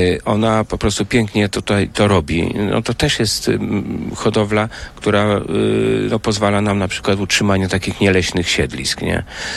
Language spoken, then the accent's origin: Polish; Lublin Voivodeship, Poland; No to kiedyś dawno województwo małe, to województwo zamojskie, tylko że z drugiej strony, to stąd jest około 80 kilometrów do mojej rodzinnej miejscowości.